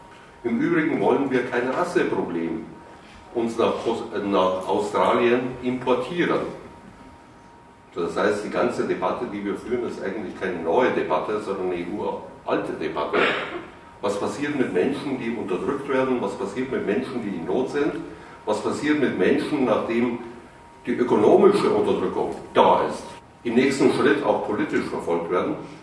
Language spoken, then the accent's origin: German; Munich, Bavaria, Germany; Also ich komme aus München